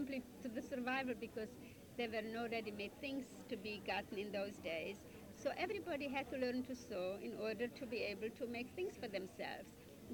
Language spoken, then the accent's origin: English; Slovakia; It is in Czechoslovakia. It is in Slovakia.